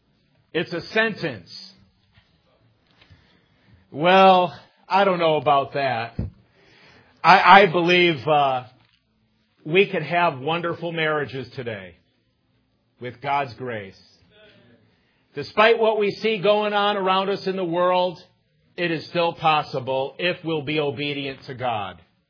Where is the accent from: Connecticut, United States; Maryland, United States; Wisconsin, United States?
Connecticut, United States; She's from Indiana. I'm from Connecticut. And we met in Minnesota.